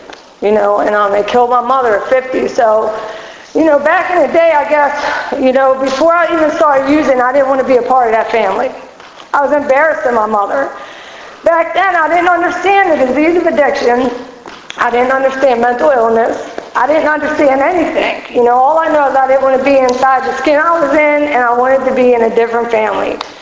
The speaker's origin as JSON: {"language": "English", "town": "Baltimore", "region": "Maryland", "country": "United States", "tie": "born or raised there", "said": "But anyway, I grew up in Southwest Baltimore."}